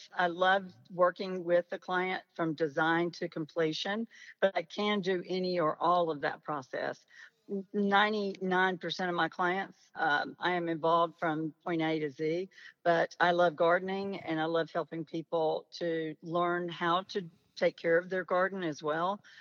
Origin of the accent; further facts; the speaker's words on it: Charlotte, North Carolina, United States; now in Charleston, United States; I'm from Charlotte, but I've made Charleston my home since 2013.